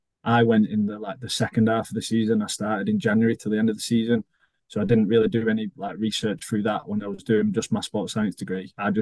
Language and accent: English; Wigan, North West England, United Kingdom; Obviously, it's like I'm from Wigan, so it's like, and it's like 10 minutes from my house, so it's all good.